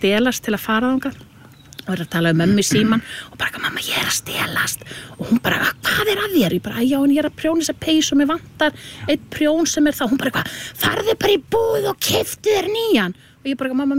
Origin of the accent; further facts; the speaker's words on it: Vestmannaeyjar, Southern Region, Iceland; ég auðvitað alinn upp í Vestmanni.